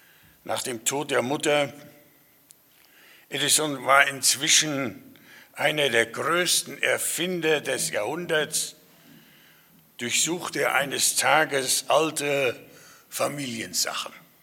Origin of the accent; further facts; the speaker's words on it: Hilchenbach, North Rhine-Westphalia, Germany; Ich komme aus Hilchenbach, bin 75 Jahre alt.